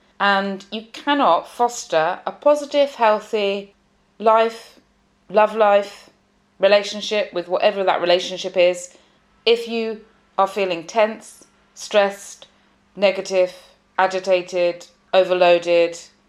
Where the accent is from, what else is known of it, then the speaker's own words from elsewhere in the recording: United Kingdom; I'm British, I do love sarcasm.